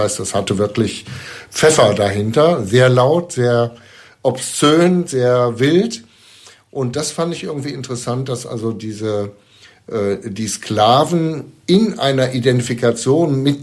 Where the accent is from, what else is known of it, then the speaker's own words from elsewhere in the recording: Cologne, North Rhine-Westphalia, Germany; Ja, ich bin in Köln aufgewachsen, wenn auch nicht geboren.